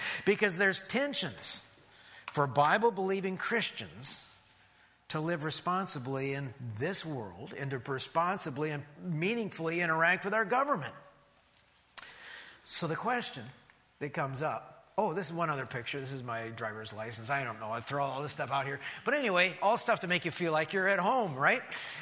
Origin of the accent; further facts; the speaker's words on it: United States; I'm an American